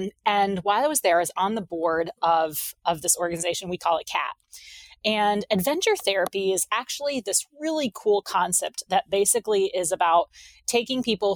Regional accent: New Hampshire, United States; again, I mentioned I grew up in New Hampshire, and in New Hampshire, the outdoors are just all around you.

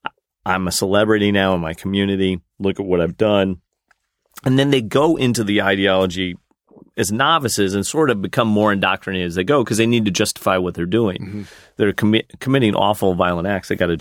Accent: United States; Well, he's an American. I'm an American.

